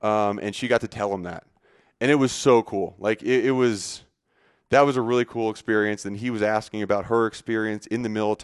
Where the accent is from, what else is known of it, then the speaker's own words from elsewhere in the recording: Pennsylvania, United States; growing up in the Northeast, outside of Philadelphia, we did like a Washington, D.C. field trip when we were younger.